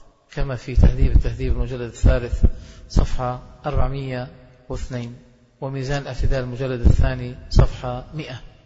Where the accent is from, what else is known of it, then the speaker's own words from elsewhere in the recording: Damascus, Damascus Governorate, Syria; وأنا دمشقي أقول